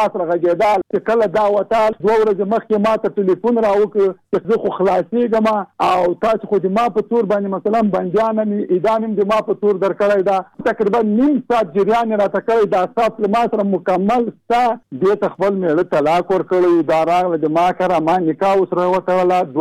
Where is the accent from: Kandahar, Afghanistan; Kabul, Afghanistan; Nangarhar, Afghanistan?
Nangarhar, Afghanistan; Jalalabad; زه د جلال آباد.